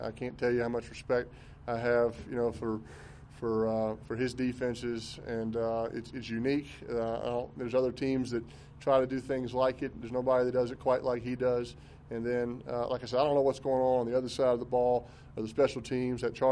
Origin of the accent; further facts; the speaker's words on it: the South, United States; And, you know, growing up in the South, both of us, you know